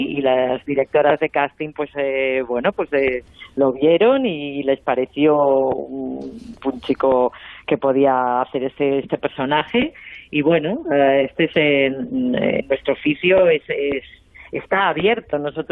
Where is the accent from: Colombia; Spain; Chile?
Spain; A Coruña, Galicia; Yo soy de La Coruña, sí.